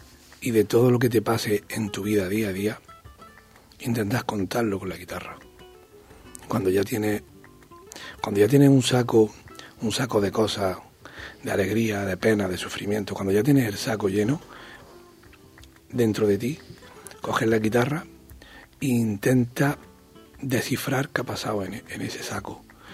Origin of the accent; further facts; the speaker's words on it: Salobreña, Andalusia, Spain; Sí, yo soy de Salobreña, de un pueblo de Granada.